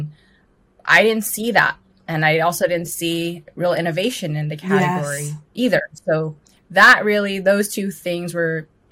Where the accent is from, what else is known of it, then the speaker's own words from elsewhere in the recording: Los Angeles, California, United States; And so my parents met in L.A. at UCLA. And I was born in Los Angeles, raised in Los Angeles.